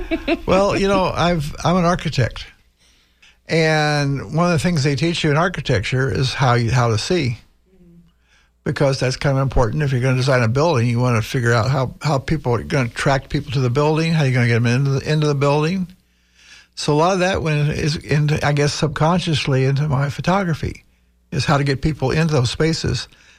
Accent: California, United States; Oh, yeah. Because I'm from California, and probably every few years.

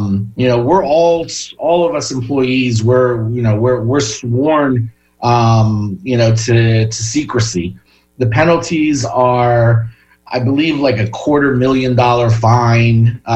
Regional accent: New Jersey, United States; I'm from Jersey.

